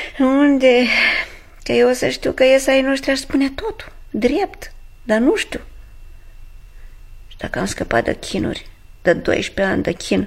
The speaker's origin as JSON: {"language": "Romanian", "town": "Domnești", "region": "Argeș", "country": "Romania", "tie": "born or raised there", "said": "Nu, doamnă. Eu sunt deloc din Domnești."}